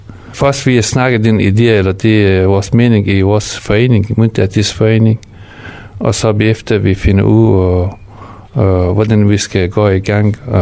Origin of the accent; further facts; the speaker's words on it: Afghanistan; Danish is a second language; Ja, jeg kommer også selv fra Afghanistan, og jeg kender bedre, hvad det er, problemet, som folk har derinde.